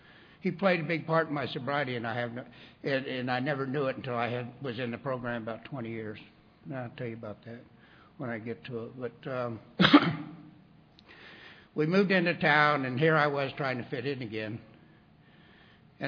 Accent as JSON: {"language": "English", "town": "Casper", "region": "Wyoming", "country": "United States", "tie": "born there", "lives_now": "Fayetteville, United States", "said": "I'm from Fayetteville, North Carolina, not originally. I was born in Casper, Wyoming, actually."}